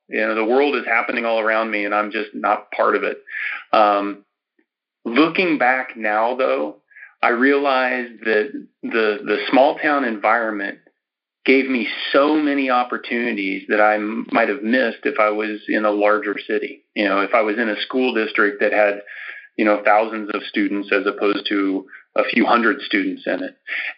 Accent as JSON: {"language": "English", "region": "Kansas", "country": "United States", "tie": "born or raised there", "said": "I'm thankful for the experiences I had growing up in Northwest Kansas."}